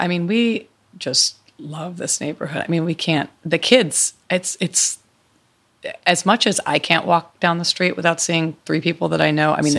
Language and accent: English; Chicago, Illinois, United States; now in Winter Park, United States; So I came here, I'm originally from Chicago, but I came here in 1994.